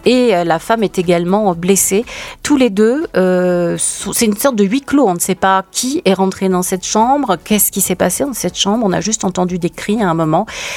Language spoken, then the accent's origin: French; Nancy, Grand Est, France; born there; Je suis plutôt vosgienne de cœur, puisque je suis née à Nancy, en Lorraine.